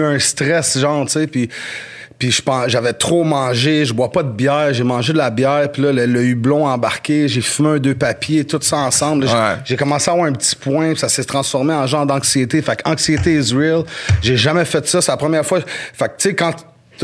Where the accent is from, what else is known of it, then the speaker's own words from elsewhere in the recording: Montreal, Quebec, Canada; puis je venais de Montréal, fait que je me suis dit, Montreal to the fullest, 514